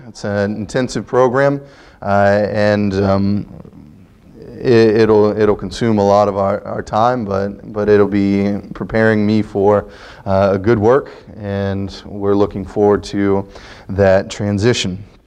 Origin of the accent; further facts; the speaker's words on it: Ohio, United States; I grew up in Ohio, and my grandfather was a director of a school of preaching in West Virginia.